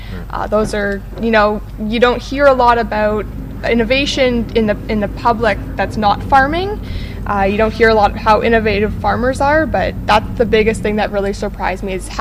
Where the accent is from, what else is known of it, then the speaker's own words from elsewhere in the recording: North Bay, Ontario, Canada; I'm from North Bay, Ontario.